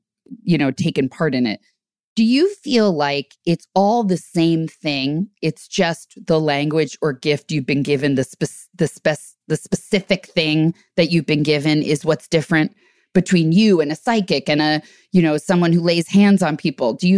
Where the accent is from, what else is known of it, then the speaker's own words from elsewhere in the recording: New Jersey, United States; I was like, I'm from New Jersey. We don't do that. I'm Irish Catholic